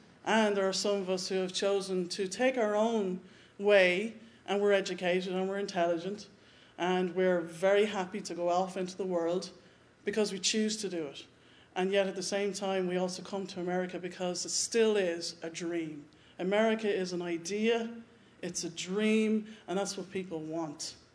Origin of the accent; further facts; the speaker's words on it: Dublin, Leinster, Ireland; now in United States; I come from Dublin, Ireland, not Dublin, Ohio. As far as I know, there are 17 Dublins in the world, but I'm from the only one. And really, seriously, I'm 7 years here, actually, on the 25th of April.